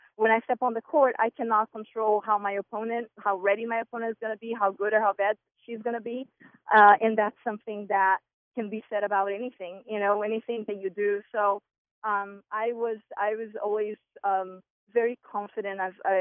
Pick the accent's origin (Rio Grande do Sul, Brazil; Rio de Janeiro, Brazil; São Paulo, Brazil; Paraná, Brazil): Rio Grande do Sul, Brazil; Santa Maria; now in United States; It was different. It's a third world country, and you know, it's definitely, things have changed since I've been here since 98.